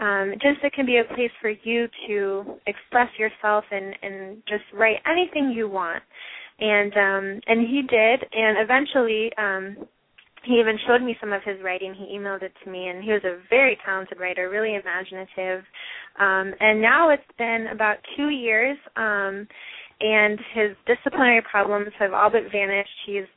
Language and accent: English; Ventura, California, United States; especially here in my hometown of Ventura and in inner city Los Angeles, we have an active chapter.